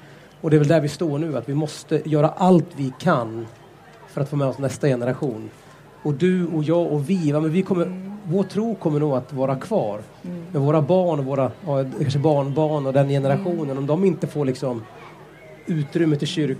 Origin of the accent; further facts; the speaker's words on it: Gävle, Gävleborg County, Sweden; Jag växte upp i Gävle. För där min pappa muslim, mamma svensk. Och det var mycket stök liksom tidigt då, och fick bo på skyddad adress och sådär. Och växte upp med min mamma.